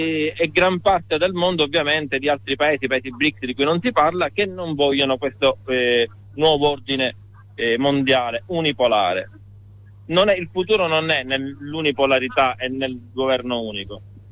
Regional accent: Palermo, Sicily, Italy; faccio un esempio visto che sono palermitano, siamo qui in Sicilia

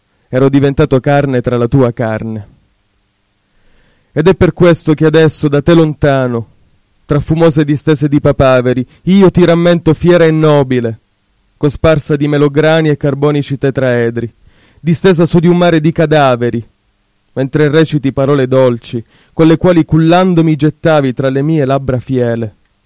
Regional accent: Sicily, Italy; moved away; Io sono siciliano, sono fuggito via circa 7-8 anni fa per cercare altro.

